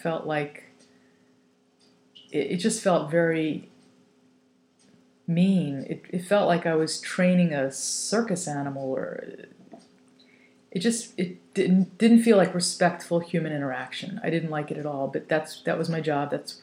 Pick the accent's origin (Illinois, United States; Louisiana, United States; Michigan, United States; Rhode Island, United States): Louisiana, United States; New Orleans; I grew up in New Orleans, and back when I was about 10 years old, my cousin gave birth to a deaf baby.